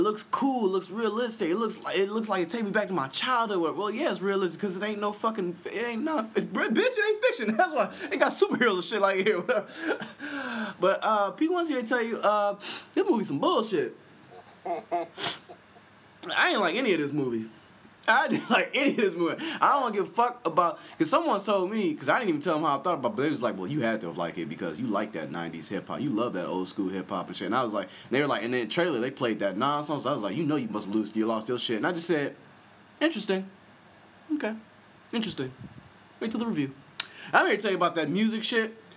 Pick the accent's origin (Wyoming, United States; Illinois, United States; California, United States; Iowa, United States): California, United States; Inglewood; I mean, growing up in Inglewood, this movie takes place, and they bring up like Compton, Long Beach, all that.